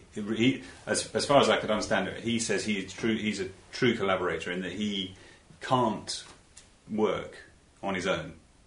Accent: Redhill, South East England, United Kingdom; I was born in Redhill, not far from here in Surrey, a railway town

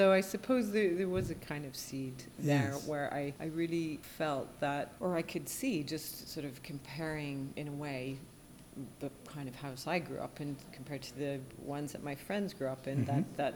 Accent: Canada; You know, as a Canadian, you can't get a job in Europe.

